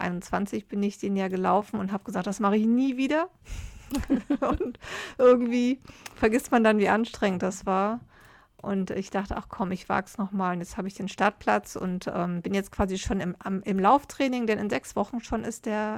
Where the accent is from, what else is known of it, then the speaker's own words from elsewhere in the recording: Düsseldorf, North Rhine-Westphalia, Germany; now in Lower Saxony, Germany; Ich komme ja eigentlich aus Düsseldorf ursprünglich, aber dieses Karnevalsgehen ist irgendwie an mir vorbeigegangen, obwohl ich ja jetzt auch in der Nähe einer niedersächsischen Karnevalshochburg lebe.